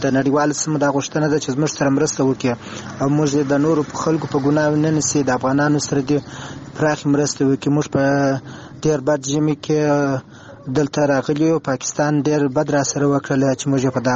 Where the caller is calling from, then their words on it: Kandahar, Afghanistan; د کندهار څخه … خبرې کوم. موږ د پاکستان څخه مهاجر شوو، دلته د تور کوتل سره پراته یو.